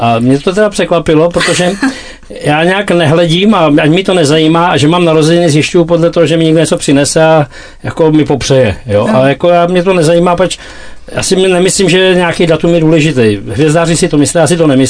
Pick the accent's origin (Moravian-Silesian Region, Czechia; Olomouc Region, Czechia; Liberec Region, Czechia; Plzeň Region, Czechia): Plzeň Region, Czechia; Plzeň; Já jsem z západní Čech, já jsem z Plzně.